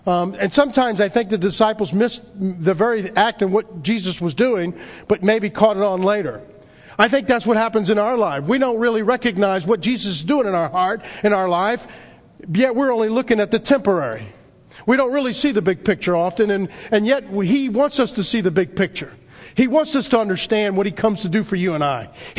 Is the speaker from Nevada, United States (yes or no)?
no; New Orleans, Louisiana, United States; I know Mike and I growing up in New Orleans, we knew when a hurricane was coming because the store was out of batteries and water and plywood.